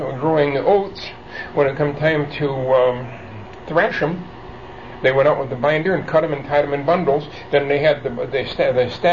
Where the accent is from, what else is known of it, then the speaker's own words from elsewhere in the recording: Hazel Park, Michigan, United States; born there; I was born in Hazel Park, on the corner of 9.5 mile and John R.